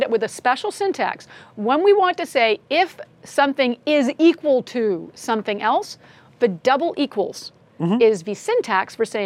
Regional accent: Canada; I am a Canadian.

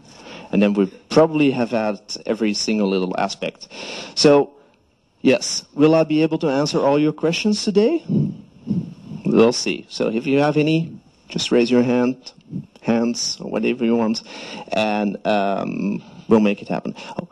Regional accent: Belgium; I'm also from Belgium.

